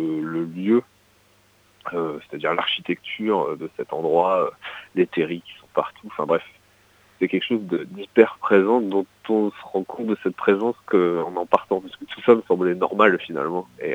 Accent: Hauts-de-France, France; ma région d'origine, où je suis né, qui est le bassin minier du Nord-Pas-de-Calais, ce qui n'est pas forcément un endroit très funky, mais qui a une histoire plutôt forte, en fait, une histoire industrielle assez importante.

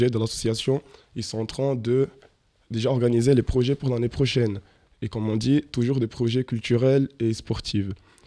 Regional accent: Brazil; French is a second language; now in France; Alors, je viens du Brésil. Je suis en France depuis 2019.

